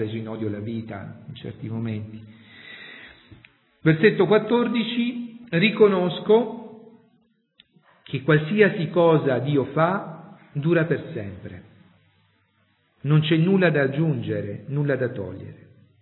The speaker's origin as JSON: {"language": "Italian", "region": "Apulia", "country": "Italy", "said": "la Puglia, lo dico da pugliese"}